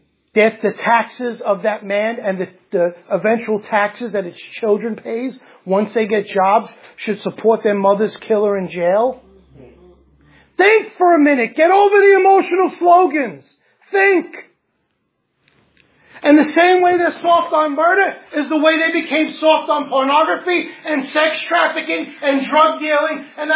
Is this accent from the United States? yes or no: yes; New York, United States; Wow, this guy is from New York. Yeah, I'm from New York. Yes, I'm a minister of the gospel.